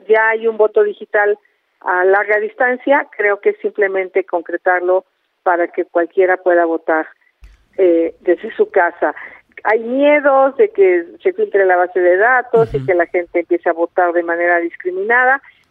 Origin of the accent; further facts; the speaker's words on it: Hidalgo, Mexico; más allá de dónde nací y dónde crecí, que nací en el Valle del Mezquital, en el estado de Hidalgo